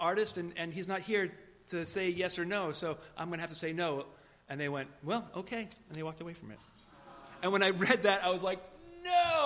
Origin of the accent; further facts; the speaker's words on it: New Bedford, Massachusetts, United States; also born or lived in Fairhaven, Massachusetts; Now, I grew up down in New Bedford and in Fairhaven, and most people there were Roman Catholic.